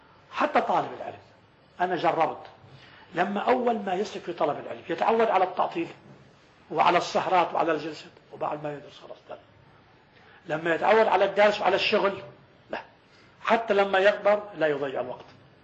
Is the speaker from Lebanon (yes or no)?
yes; Lebanon; أنا لاحظت هذه في بعض العبادات عندنا في لبنان وغير لبنان